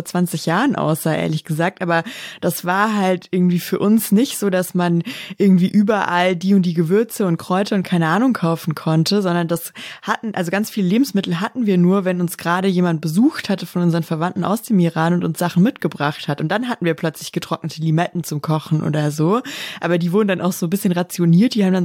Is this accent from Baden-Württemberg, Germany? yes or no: yes; Baden-Württemberg, Germany; ich bin in der Nähe von Stuttgart aufgewachsen